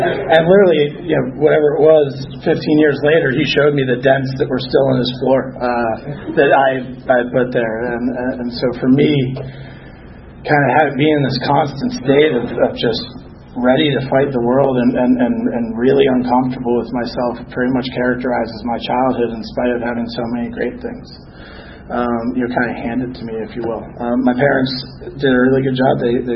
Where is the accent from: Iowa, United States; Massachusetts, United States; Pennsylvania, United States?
Massachusetts, United States; Boston; I'm actually originally from Boston.